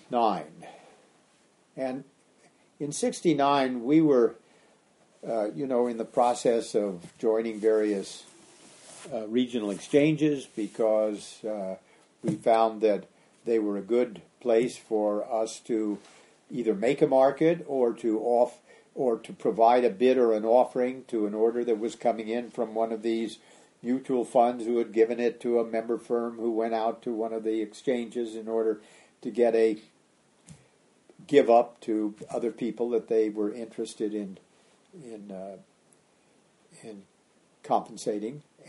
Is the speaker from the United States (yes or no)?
yes; Alameda, California, United States; When I grew up in Alameda